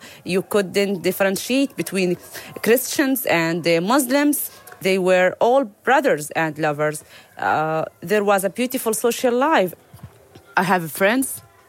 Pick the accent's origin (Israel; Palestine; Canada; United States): Palestine; Gaza Strip; I was born and live in Gaza Strip.